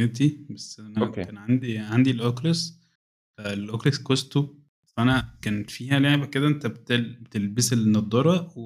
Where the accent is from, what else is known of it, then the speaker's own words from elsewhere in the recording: Egypt; معلش بقى يعني النت ما بيهنجش عندنا في مصر